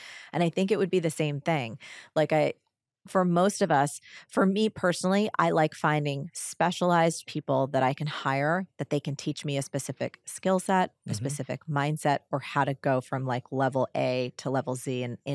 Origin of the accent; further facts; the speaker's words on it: New Jersey, United States; you know, I'm from Jersey.